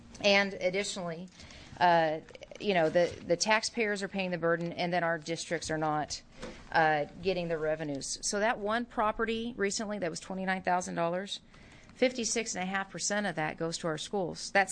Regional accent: Grants Pass, Oregon, United States; I was born and raised in Grants Pass.

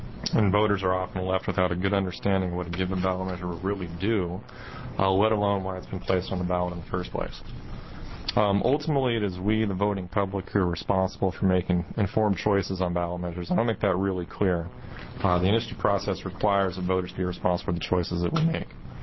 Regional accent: Silverton, Oregon, United States; now in Eugene, United States; I currently live in Eugene. I was raised in Silverton, Oregon.

